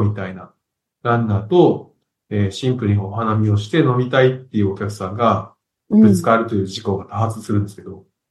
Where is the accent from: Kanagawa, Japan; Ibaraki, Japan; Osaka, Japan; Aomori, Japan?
Kanagawa, Japan; Yokohama; 私生まれは横浜なので、よく子供の頃に黄金町から日の出町に向けて、流れている川、大岡川っていう、大岡川っていう川があって、